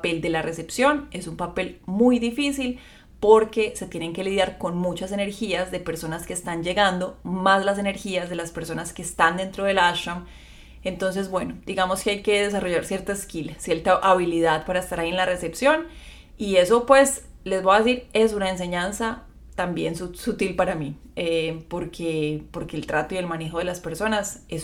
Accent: Medellín, Antioquia, Colombia; viene de Medellín, Colombia, la misma ciudad donde yo nací y viví muchos años.

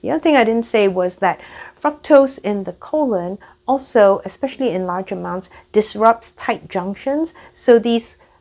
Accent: Singapore; now in United States; I grew up in Singapore, and that's the equatorial tropics. Singapore is 2 degrees north of the equator.

